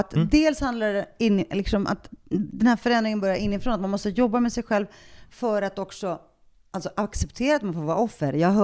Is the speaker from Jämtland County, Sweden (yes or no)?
no; Stockholm, Stockholm County, Sweden; som invandrartjej i Sveriges mest stigmatiserade och fattigaste förort Rinkeby, där jag växte upp i en trasig familj utan förutsättningar och bildningar och positioner, utan arv.